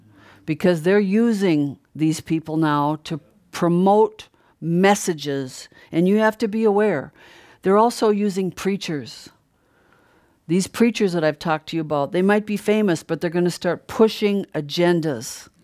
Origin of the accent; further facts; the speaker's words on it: Brainerd, Minnesota, United States; I came from Brainerd and I lived next door to the sheriff and we did everything pretty good.